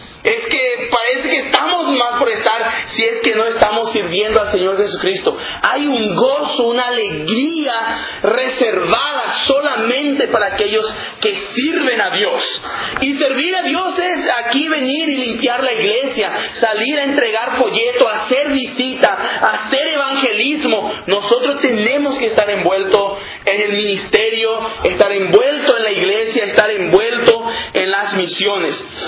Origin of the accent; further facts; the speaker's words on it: Paraguay; como el pastor dijo. Soy paraguayo